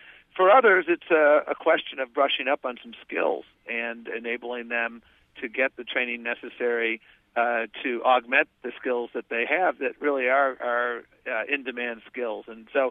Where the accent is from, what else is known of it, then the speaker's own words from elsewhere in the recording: Buffalo, New York, United States; I mean, I grew up in Buffalo, New York, and I saw, we both saw in Buffalo the jobs at Bethlehem Steel and Republic Steel go south.